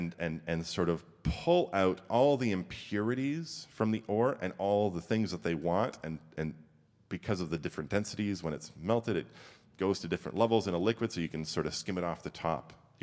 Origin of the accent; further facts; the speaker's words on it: Sudbury, Ontario, Canada; Growing up in Sudbury, which is up north, we had a couple of things.